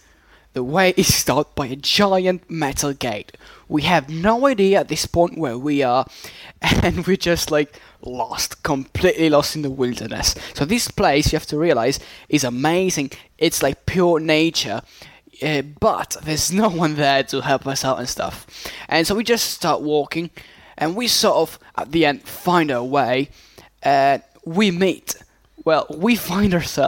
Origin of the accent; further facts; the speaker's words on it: Sicily, Italy; English is a second language; from Sicily.